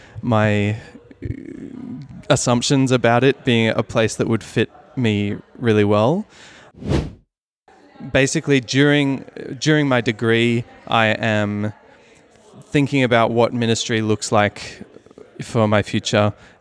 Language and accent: English; Sydney, New South Wales, Australia; now in Melbourne, Australia; it started because I'm from Sydney, and I wound up moving to Melbourne to study